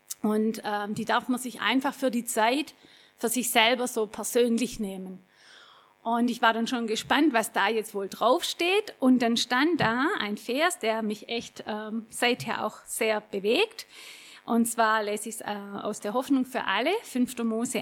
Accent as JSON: {"language": "German", "region": "Baden-Württemberg", "country": "Germany", "tie": "born or raised there", "said": "Ich bin groß geworden im Nordschwarzwald, wie ich schon gesagt habe, und bin dort auch in Kinderkirche, Jungschar und Teenie-Kreis gegangen, bin groß geworden in der evangelischen Kirchengemeinde und auch in der Liebenzeller-Gemeinschaft."}